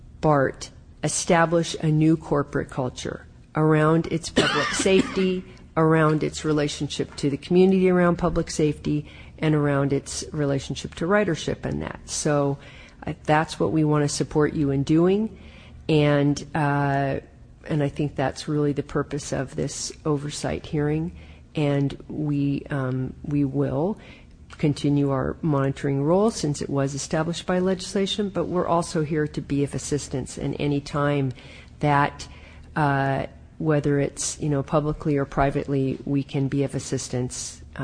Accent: Berkeley, California, United States; let's just take the City of Berkeley, which is my hometown and which I served on the council

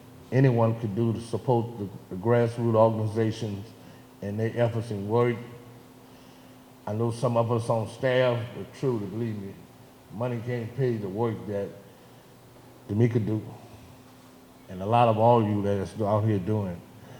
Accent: Louisiana, United States; I'm from the West Bank, formerly incarcerated for 23 years.

